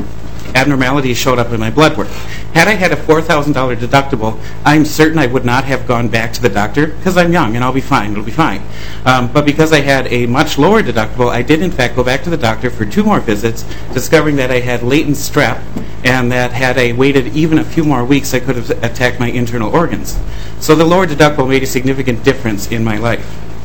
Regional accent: Lewiston, Minnesota, United States; I'm from Lewiston, and I teach at Lewiston Altura Public Schools.

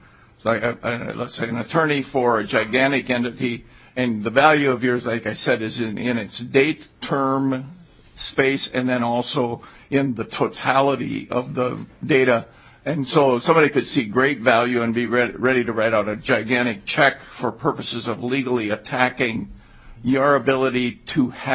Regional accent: Minnesota, United States; I come from Olmsted County

